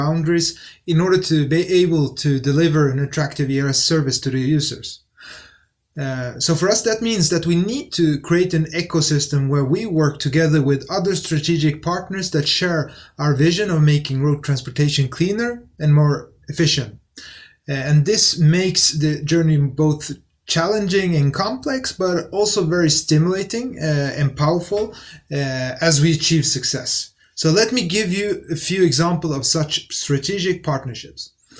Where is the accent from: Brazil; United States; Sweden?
Sweden; English is a second language; also born or lived in Netherlands; are Christian Syriacs, born in Turkey. So at home, we spoke Arabic and Syriac. And I've gone to school and grew up in Sweden.